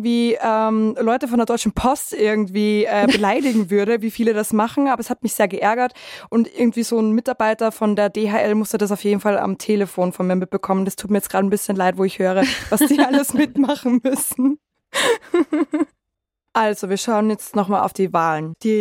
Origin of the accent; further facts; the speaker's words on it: Austria; moved away; weil ich wollte ja als Auslandsösterreicherin wählen und das war total anstrengend vorher, auch mit meiner Heimatgemeinde, das alles auszumachen, ins Wahlregister zu kommen etc.